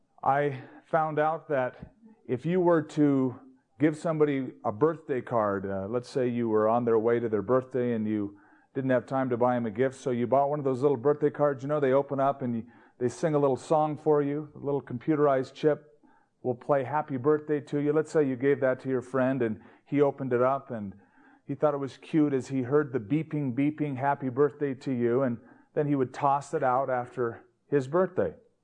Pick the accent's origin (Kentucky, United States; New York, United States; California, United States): California, United States; now in Albuquerque, United States; I came from Southern California. That's where I grew up. I was born, raised, and lived until I moved to Albuquerque.